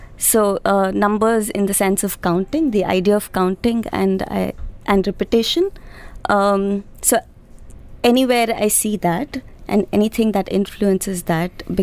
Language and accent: English; Mumbai, Maharashtra, India; And because I come from Bombay, it's so chaotic.